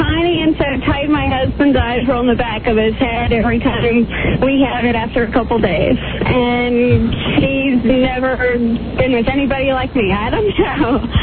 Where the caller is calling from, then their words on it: Fredericksburg, Virginia, United States; Fredericksburg, Virginia.